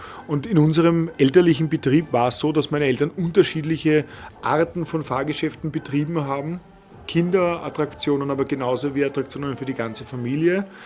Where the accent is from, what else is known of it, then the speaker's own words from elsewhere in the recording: Vienna, Austria; Ich habe meine Kindheit ausschließlich im Prater verbracht.